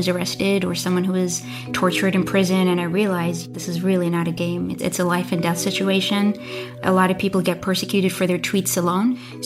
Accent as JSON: {"language": "English", "country": "Bahrain", "said": "and I am from Bahrain."}